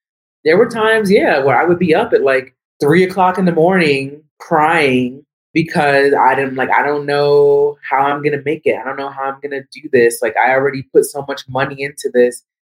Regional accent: Washington, D.C. area, United States; I'm actually from the Washington, D.C., Maryland, D.C. area originally

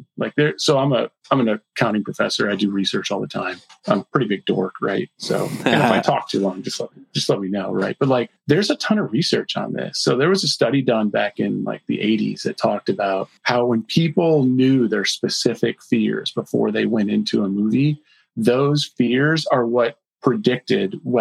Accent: Flint, Michigan, United States; So I grew up in a really rough area. I grew up in Flint, Michigan.

